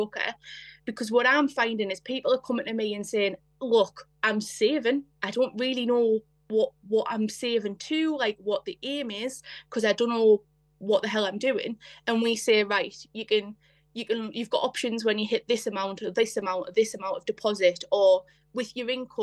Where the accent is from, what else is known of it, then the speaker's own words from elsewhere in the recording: North East England, United Kingdom; I'm from the Northeast. I was not very young, but I was quite young when I bought my first home. And that was just pure luck because I lived in the Northeast.